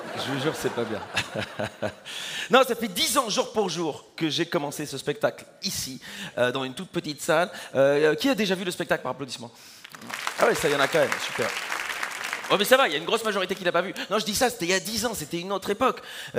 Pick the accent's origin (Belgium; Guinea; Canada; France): Belgium; Je leur dis « Je suis belge », et c'est important pour moi